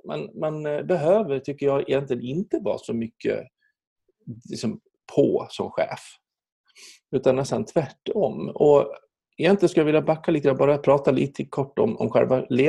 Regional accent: Borlänge, Dalarna County, Sweden

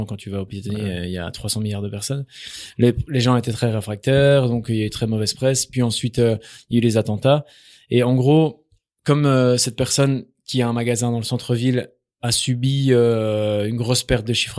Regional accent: Mons, Wallonia, Belgium; Mais je viens de Mons.

